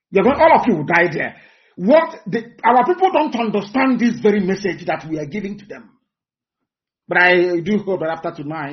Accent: Adamawa, Nigeria; now in Abuja, Nigeria; I am from Adamawa. I cannot go to my village anymore. I've been in Abuja with my family ever since.

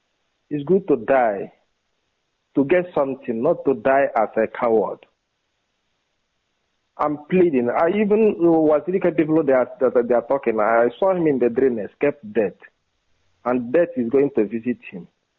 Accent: Olo, Enugu State, Nigeria; now in Treviso, Italy; I'm from Olo, in all local government, Biafra land. I'm calling from Italy.

